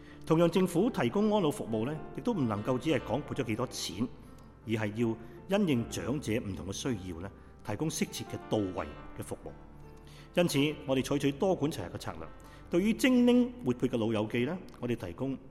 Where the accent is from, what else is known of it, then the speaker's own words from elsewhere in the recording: China; 亦都系我哋中国人嘅元宵佳节